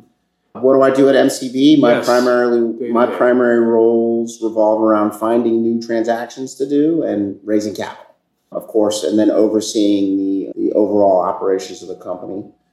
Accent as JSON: {"language": "English", "town": "Baltimore", "region": "Maryland", "country": "United States", "tie": "born or raised there", "said": "Yeah, I grew up in Baltimore. I've lived in Baltimore basically almost my entire life."}